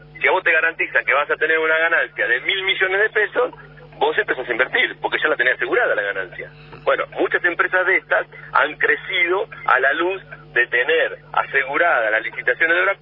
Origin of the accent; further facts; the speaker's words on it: Tres Arroyos, Buenos Aires Province, Argentina; En mi pueblo, en Tres Arroyos, lo hace el consorcio pavimentador muchas veces, que es una cooperativa de vecinos.